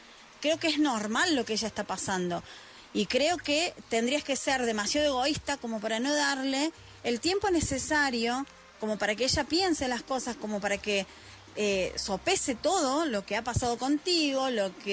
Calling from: Argentina; desde Argentina

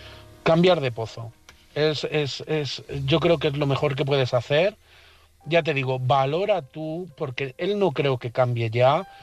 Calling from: Madrid, Community of Madrid, Spain; de Madrid

